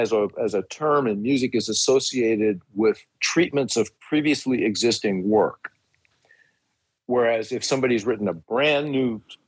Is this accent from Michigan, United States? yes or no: no; Dallas, Texas, United States; moved away; also born or lived in Illinois; I grew up in Dallas, and it just so happened that when we left Dallas in 1975 to move to Illinois, nothing took me back there for many, many, many years.